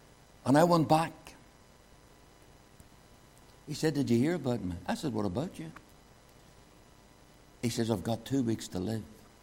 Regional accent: Belfast, Northern Ireland, United Kingdom; when I was growing up in Shankill after I got saved

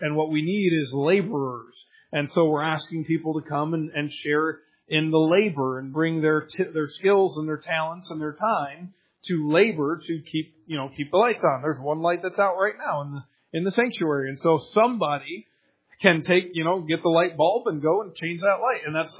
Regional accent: United States; I was blessed in growing up in America, blessed in growing up in a family that went to church

